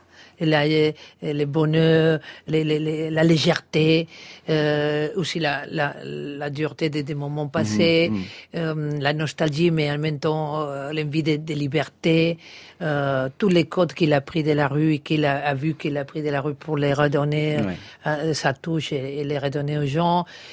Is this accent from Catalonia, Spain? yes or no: no; Palma, Balearic Islands, Spain; French is a second language; Et je suis aussi de Palma.